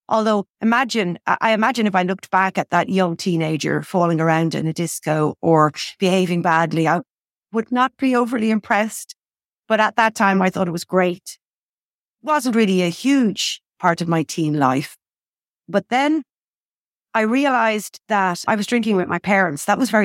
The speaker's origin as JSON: {"language": "English", "country": "Ireland", "moved": "yes", "lives_now": "Spain", "said": "I'm originally Irish. I moved here 20 years ago"}